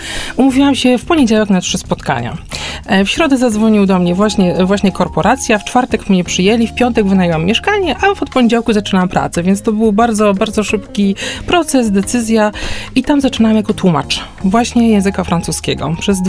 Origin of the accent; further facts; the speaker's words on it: Silesian Voivodeship, Poland; now in Warsaw, Poland; wrócę na Śląsk, skąd pochodzę